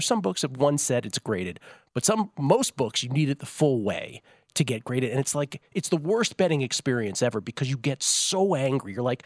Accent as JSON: {"language": "English", "country": "United States", "said": "But as my American sensibilities, my biggest complaint about soccer broadcasting"}